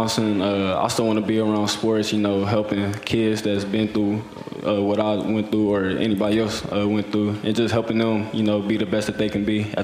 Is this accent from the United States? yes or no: yes; Ohio, United States; You know, he's a kid from Ohio, and you know I'm from Ohio, so I wanted to be able to do the things that he did.